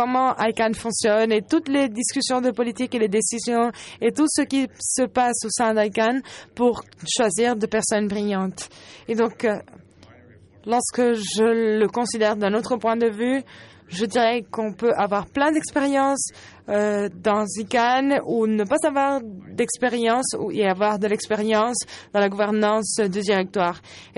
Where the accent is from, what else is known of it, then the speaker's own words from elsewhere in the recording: Canada; Je suis canadien.